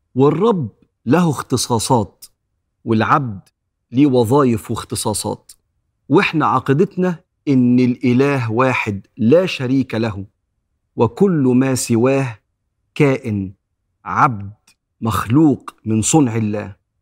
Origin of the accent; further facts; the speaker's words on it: Egypt; هويتي إن أنا مسلم، أنا مسلم. هويتي إن أنا مصري، أنا مصري.